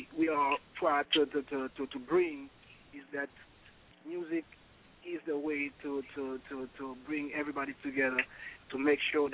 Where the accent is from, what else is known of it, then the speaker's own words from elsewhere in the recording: Libreville, Estuaire, Gabon; English is a second language; moved away as an adult; now in United States; basically, I'm from Libreville, Gabon. Libreville, Gabon is from, you know, Africa, Central Africa, precisely.